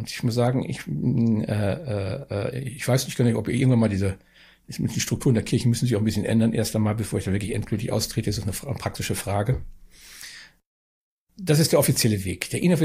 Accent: North Rhine-Westphalia, Germany; also born or lived in Bavaria; Ich bin eigentlich nur Ostwestfale

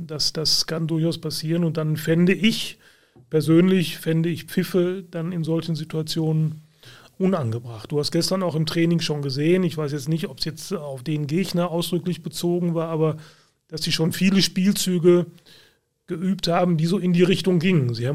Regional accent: Gelsenkirchen, North Rhine-Westphalia, Germany; Meine Heimat.

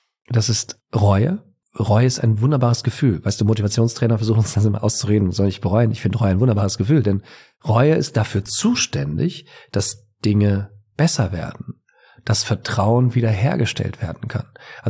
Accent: Bavaria, Germany; Ich komme ja aus Bayern.

